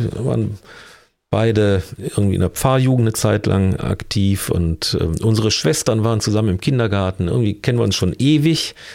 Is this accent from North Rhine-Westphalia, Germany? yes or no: yes; Königswinter, North Rhine-Westphalia, Germany; also born or lived in Cologne; Das ist Königswinter jetzt natürlich seit vielen, vielen Jahren. Ganz am Anfang war es Köln. Ich bin also in Köln geboren und war aber knapp 2 Jahre alt. Da sind meine Eltern nach Niederscheuren gezogen, gehörte damals noch nicht zur Stadt Königswinter, seit der Reform 69.